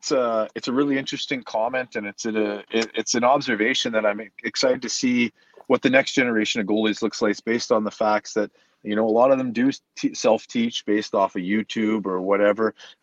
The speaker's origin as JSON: {"language": "English", "country": "Canada", "tie": "born or raised there", "said": "hockey was something we grew up doing in Canada"}